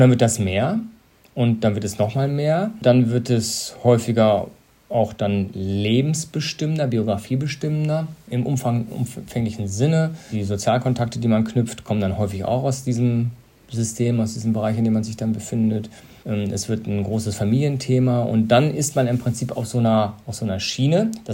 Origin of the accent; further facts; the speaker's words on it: Cologne, North Rhine-Westphalia, Germany; Ich kann Ihnen sagen, ich komme aus Köln